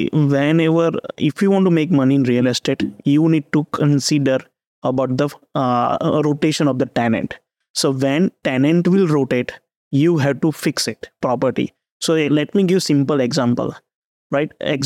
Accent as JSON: {"language": "English", "country": "India", "tie": "born or raised there", "moved": "as an adult", "lives_now": "United States", "said": "I grew up in India. I came in US 2007 as a student, and I graduated in 2012."}